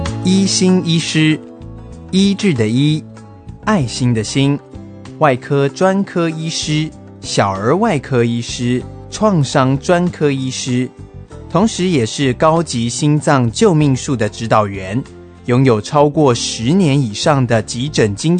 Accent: China; 很像我们中国人常说的“近朱者赤，近墨者黑”啊。

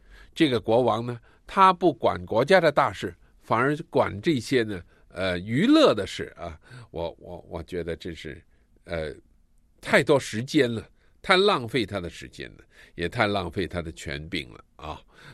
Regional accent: southern China, China; 你是从中国来的一个人，我也是从中国来的人，而你是北方人，我是南方人

